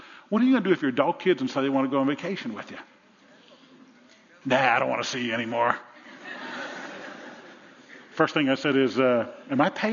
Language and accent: English; New Orleans, Louisiana, United States; You know, I grew up in New Orleans. In New Orleans, there are roaches as long as my forearm.